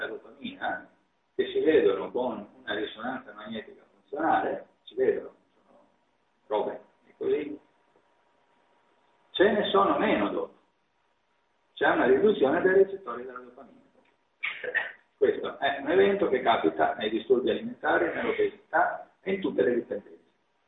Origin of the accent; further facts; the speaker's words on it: Liguria, Italy; nel mio paese, io vengo dalla Liguria